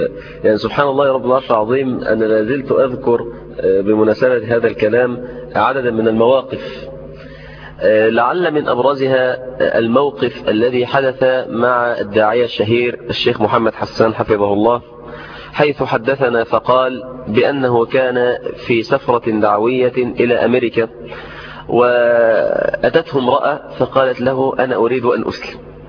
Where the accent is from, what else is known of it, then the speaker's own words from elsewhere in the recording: Mansoura, Dakahlia, Egypt; في قرية من القرى عندنا في المنصورة